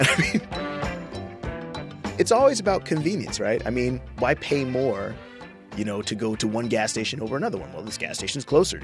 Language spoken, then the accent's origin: English; Altadena, California, United States; I grew up in Altadena, California, actually. My mother worked in L.A. County.